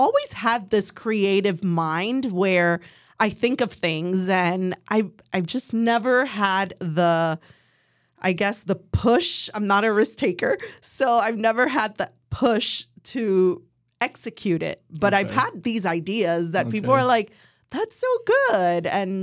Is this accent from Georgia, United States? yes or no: no; Miami, Florida, United States; moved away; I am a proud Latina. I am originally from Miami, Florida, transplanted 5 years ago and started this journey of entrepreneurship.